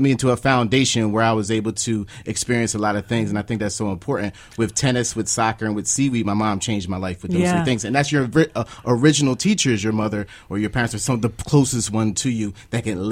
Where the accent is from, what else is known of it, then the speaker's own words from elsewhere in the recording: Philadelphia, Pennsylvania, United States; I grew up in Germantown, in Mount Airy, in a co-op, right? So my mom had me eating seaweed, and now I lived in Korea.